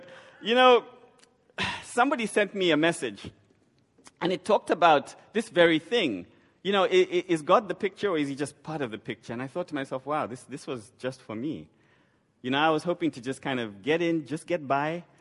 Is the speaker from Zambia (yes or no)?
yes; Zambia; I'm from Zambia. I'm a father of three.